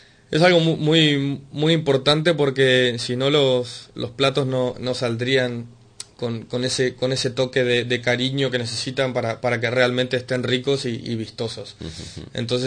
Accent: Argentina; now in Spain; no sé si se me notará la tonada, soy argentino

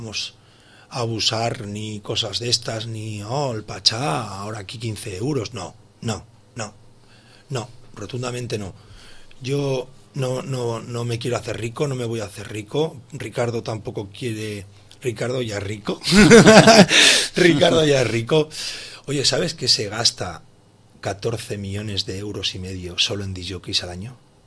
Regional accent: Sitges, Catalonia, Spain; no tengo que invitaros a los que somos de Sitges

